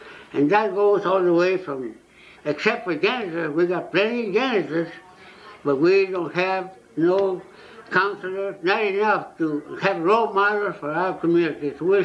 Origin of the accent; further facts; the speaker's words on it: Piñitas, Texas, United States; born there; I was born in Piñitas, Texas. Piñitas, Texas is the oldest city in the whole U.S. except in Augustine, Florida. But this town is composed of about 200 families.